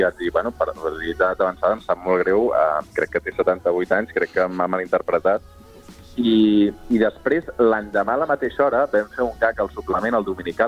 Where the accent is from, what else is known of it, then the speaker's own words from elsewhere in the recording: Sabadell, Catalonia, Spain; jo sóc un sabadellenc militant de dalt a baix perquè no he deixat mai de viure a Sabadell.